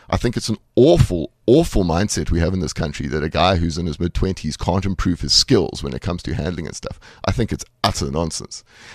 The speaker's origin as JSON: {"language": "English", "country": "South Africa", "said": "as a South African"}